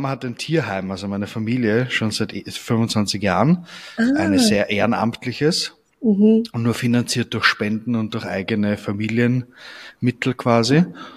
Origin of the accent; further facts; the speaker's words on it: Vienna, Austria; ich komme aus Wien.